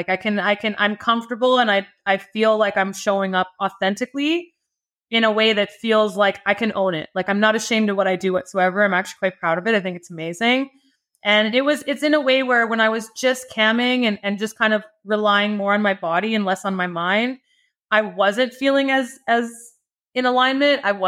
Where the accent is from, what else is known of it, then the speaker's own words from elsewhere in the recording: West Coast, Canada; I'm from the West Coast. I'm Canadian.